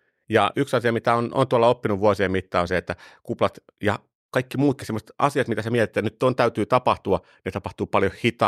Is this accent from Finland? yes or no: yes; Suonenjoki, North Savo, Finland; mä oon Suonenjoelta kotoisin.